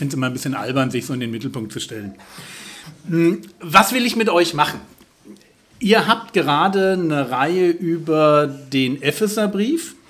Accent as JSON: {"language": "German", "region": "Berlin", "country": "Germany", "said": "Ich bin aus Berlin, Berlin-Spandau. Ich bin dort in der EFG, The Rock Christuskirche. Das ist eine kleine Gemeinde"}